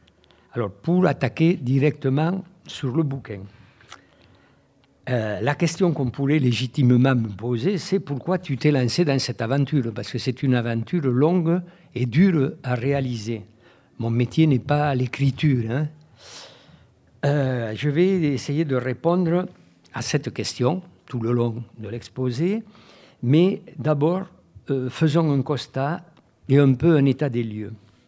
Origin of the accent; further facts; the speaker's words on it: Toulouse, Occitanie, France; now in Paris, France; moi je suis parisien depuis 40 ans, mais j'ai vécu ma jeunesse à Toulouse essentiellement, mais je suis quand même parisien depuis très longtemps, mais comme j'ai des attaches très profondes à Toulouse, je fais un peu l'essuie-glace entre Paris et Toulouse.